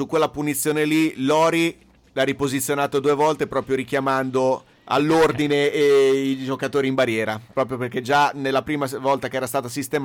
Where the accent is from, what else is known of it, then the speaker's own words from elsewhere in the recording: Ancona, Marche, Italy; io che sono di Ancona